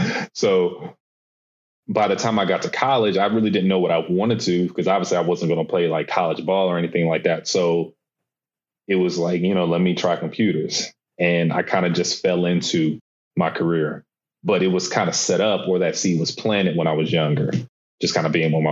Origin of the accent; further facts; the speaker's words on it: Columbus, Ohio, United States; Born and raised in Columbus, Ohio. They pretty much had me in the church like my whole life.